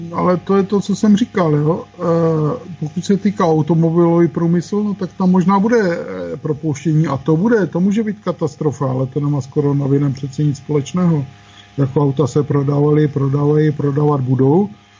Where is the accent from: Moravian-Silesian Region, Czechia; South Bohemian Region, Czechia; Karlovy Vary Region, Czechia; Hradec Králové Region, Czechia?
Moravian-Silesian Region, Czechia; Ostrava; U nás v Ostravě je to problém pro hoteliéry, problém pro restaurace